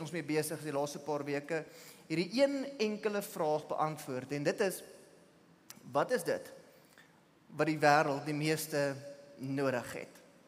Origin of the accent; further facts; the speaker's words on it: Pretoria, Gauteng, South Africa; ek het groot geword in Pretoria, my ma het my leer bestuur binne in die middestad van Pretoria